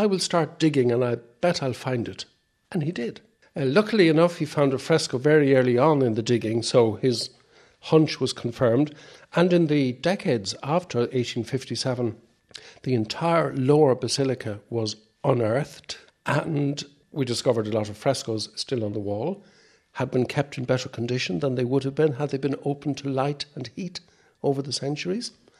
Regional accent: Ireland; So there's a great educational bonus for us as Irish Dominicans in having a place like this where you can send your men

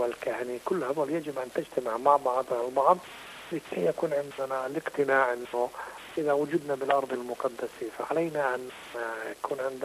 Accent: West Bank, Palestine; أوضاع القائمة عندنا بالضفة الغربية هون والمناطق المحتلة

